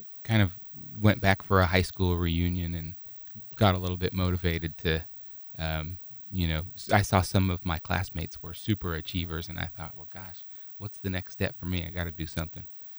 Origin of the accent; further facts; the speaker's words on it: Tulsa, Oklahoma, United States; moved away as an adult; I'm originally from Tulsa, Oklahoma.